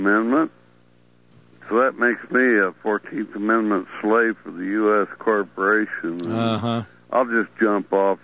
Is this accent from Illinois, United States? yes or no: yes; Illinois, United States; I was born and raised in Illinois. I'm a half. My mama come from Tennessee and married a Yankee in Illinois.